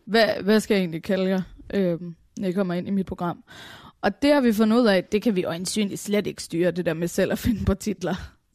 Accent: Capital Region of Denmark, Denmark; jeg er oprindeligt fra Bornholm

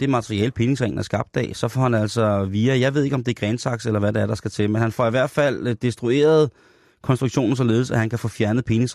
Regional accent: Roskilde, Zealand, Denmark; Det skal vi, og vi skal faktisk tilbage til min hjemstavn, Roskilde.

